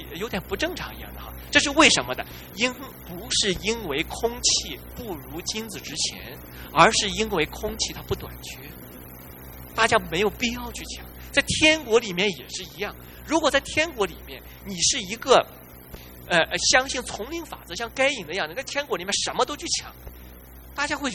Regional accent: China; 我们中国人的翻译就是不要把人看扁了

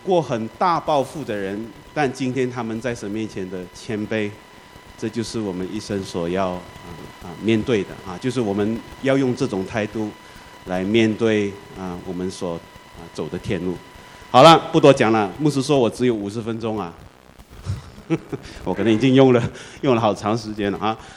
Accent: Malaysia; moved away; 我是马来西亚人啊，所以我在马来西亚是天天30，这里是-30度

